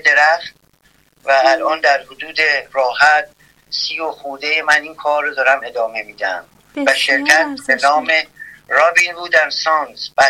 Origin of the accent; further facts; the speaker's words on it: Iran; رو همین اصل انقدر عاشق ایران و وطنم هستم